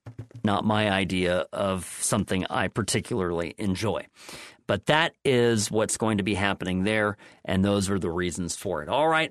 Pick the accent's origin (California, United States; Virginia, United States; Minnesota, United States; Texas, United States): California, United States; As a Californian, right? I mean, this is not a typical thing for us to experience here.